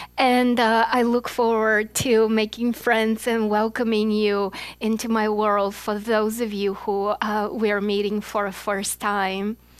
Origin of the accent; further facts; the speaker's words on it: Bulgaria; English is a second language; I grew up in a communist country. I grew up in Bulgaria.